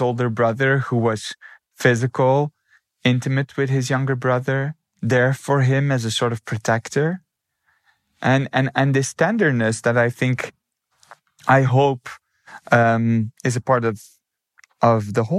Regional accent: Belgium; because I'm from Belgium. I'm not Greek

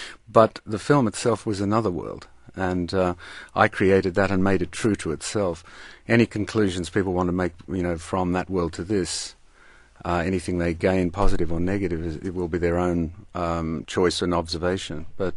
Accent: Australia; I think I'm many things before I'm an Australian.

